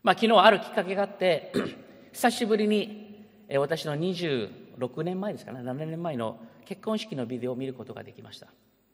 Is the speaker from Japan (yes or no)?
no; United States; 西洋文化、アメリカで育った